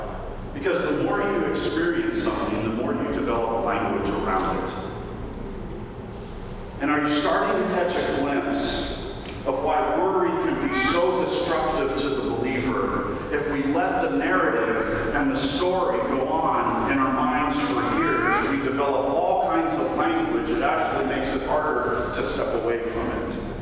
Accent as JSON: {"language": "English", "region": "California", "country": "United States", "tie": "born or raised there", "said": "I grew up in the hills of Southern California, and there would be about 30 days in the year when the hills of Southern California would be green"}